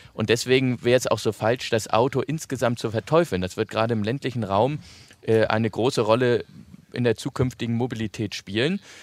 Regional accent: Hamburg, Germany; Denn ich selber nutze als Hamburger auch fast jeden Tag den öffentlichen Nahverkehr.

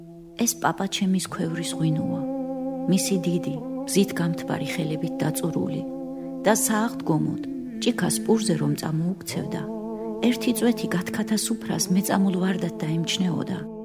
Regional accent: Kakheti, Georgia; German is a second language; ich habe sehr viele Gedichte über meine Kindheit, über Kachetien, was typisch georgisch ist. Wir hatten Weinberge.

